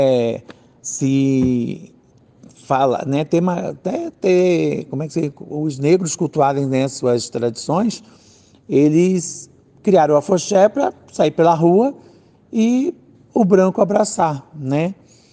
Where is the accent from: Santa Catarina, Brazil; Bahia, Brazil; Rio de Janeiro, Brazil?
Rio de Janeiro, Brazil; São Gonçalo; now in São Paulo, Brazil; Então, eu comecei em São Gonçalo, né? Comecei na Viradouro, eu sou do Rio, sou de São Gonçalo, e parti para São Paulo